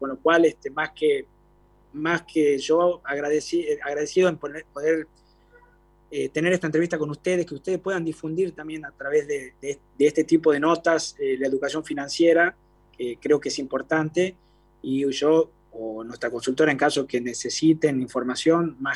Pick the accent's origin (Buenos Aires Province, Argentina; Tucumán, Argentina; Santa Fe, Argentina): Tucumán, Argentina; Mi Instagram personal es … porque soy de Tucumán.